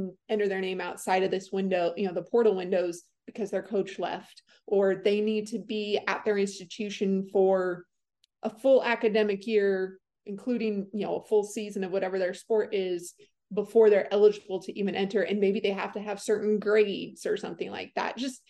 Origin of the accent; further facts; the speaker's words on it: Boise, Idaho, United States; I grew up in Boise, Idaho. So I followed TCU from afar growing up, big Boise State fan.